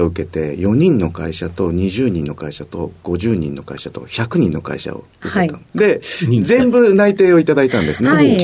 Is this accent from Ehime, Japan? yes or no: no; Nagoya, Aichi, Japan; 愛知県の名古屋市になります。